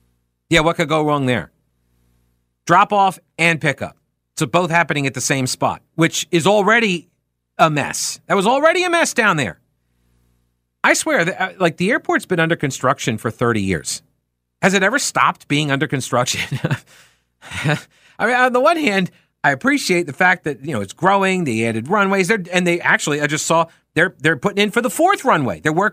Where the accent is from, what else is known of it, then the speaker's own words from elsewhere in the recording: New York, United States; I grew up in New York. We did not have a lot of hurricanes, except for the one, Hurricane Gloria, that came through.